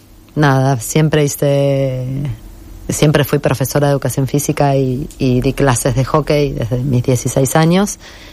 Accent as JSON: {"language": "Spanish", "country": "Argentina", "moved": "yes", "lives_now": "Alicante, Spain", "said": "Mi familia y yo emigramos en el año 2019. Nos vinimos desde Argentina a vivir a Alicante."}